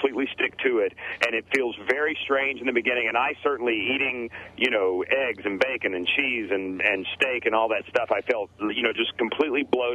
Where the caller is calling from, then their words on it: New York, United States; I come down from New York a bunch of times to Miami and Clearwater, and it's just my biggest thrill about being here is getting to hear you.